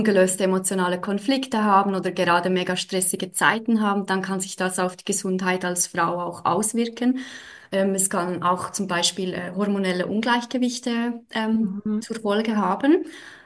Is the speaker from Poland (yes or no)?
no; Switzerland; ich bin aus der Schweiz, ich wohne in Bern, in der Hauptstadt